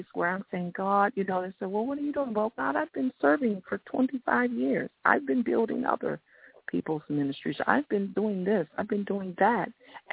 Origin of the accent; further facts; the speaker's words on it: Michigan, United States; the city where I'm from Michigan. I wasn't raised in Detroit, but I was a known preacher in Detroit, a young preacher, evangelist in Detroit.